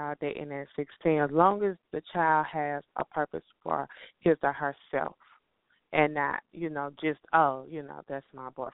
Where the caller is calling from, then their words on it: Atlanta, Georgia, United States; I'm from Atlanta, Georgia.